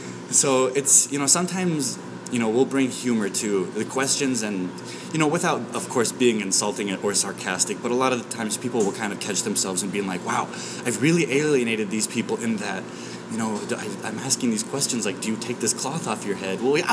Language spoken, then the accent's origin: English; United States; I'm as American as apple pie with a little bit of rose water on it.